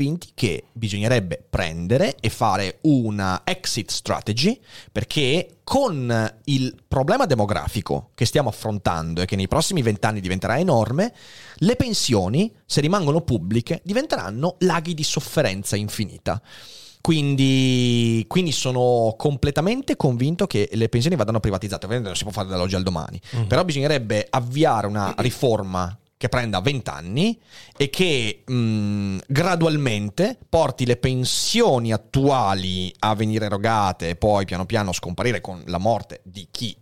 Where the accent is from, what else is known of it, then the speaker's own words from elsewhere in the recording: Bergamo, Lombardy, Italy; In realtà sono bergamasco